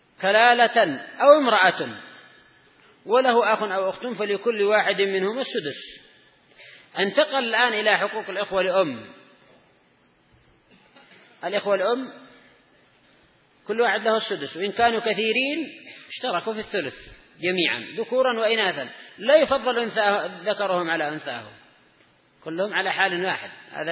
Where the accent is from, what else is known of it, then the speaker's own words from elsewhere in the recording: Yemen; خاصة عندنا في اليمن، الله المستعان